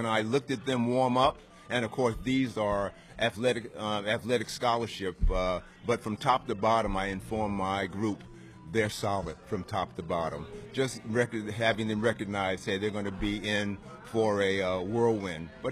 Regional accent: Queens, New York, United States; I hail from Queens, New York, where I didn't play tennis.

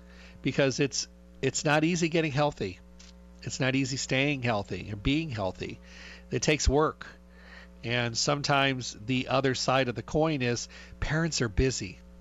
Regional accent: Midwest, United States; because I was raised in the Midwest out in the country.

